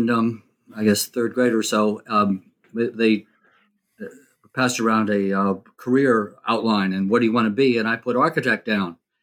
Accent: New Jersey, United States; I grew up in New Jersey, suburban kid. And I went to Carnegie Mellon University in architecture and graduated there.

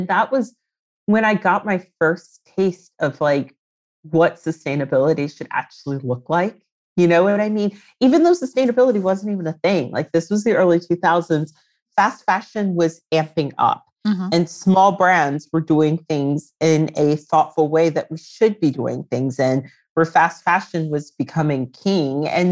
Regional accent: Reston, Virginia, United States; But I'm from Virginia originally. I grew up in Reston, which is a pretty like affluent area, but I actually grew up not very affluent on the scale of affluence.

